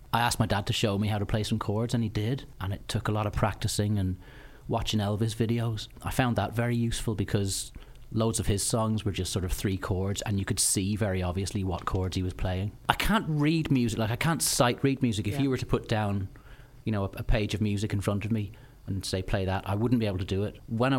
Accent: Ireland; moved away as an adult; now in London, United Kingdom; her dad was Irish from Dublin, and my dad's Irish from Derry. Even though I was born here, I did most of my growing up in Ireland, and all of my brothers and my sister were born there.

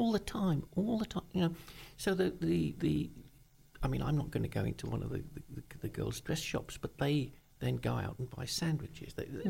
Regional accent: Brentwood, East of England, United Kingdom; Where are you from? Brentwood. Oh, yes, North London. We'll come and see you. No, Brentwood. Essex. Essex.

